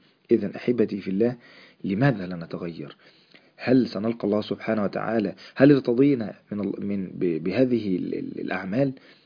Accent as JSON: {"language": "Arabic", "country": "Egypt"}